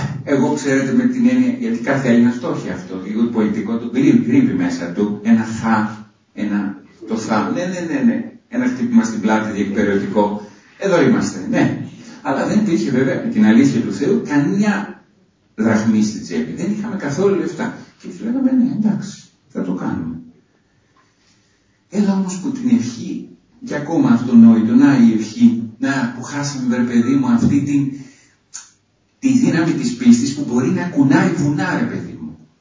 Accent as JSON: {"language": "Greek", "region": "Crete", "country": "Greece", "said": "Λέω, είμαι από την Ελλάδα λέω και συγκεκριμένα είμαι από την Κρήτη."}